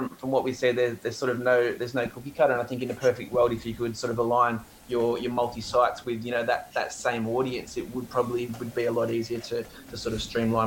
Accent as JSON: {"language": "English", "town": "Cronulla", "region": "New South Wales", "country": "Australia", "tie": "born or raised there", "lives_now": "Gold Coast, Australia", "said": "I grew up down in Cronulla, so I'm familiar with the geographic lay."}